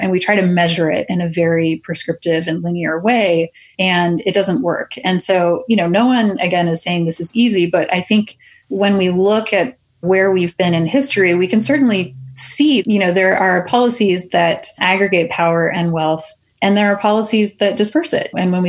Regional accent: Canada; now in United States; And I mentioned I'm a Canadian

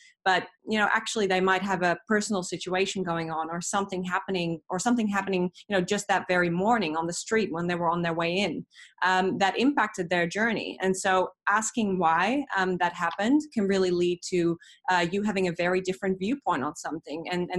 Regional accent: Amsterdam, North Holland, Netherlands; English is a second language; moved away as an adult; also born or lived in Australia; now in New York City, United States; originally I'm from Amsterdam. I'm now based in New York. And it's been home for me since past April when I moved here. My accent, as you can hear, is kind of a little bit of a mongrel of different things. And so I lived in Australia

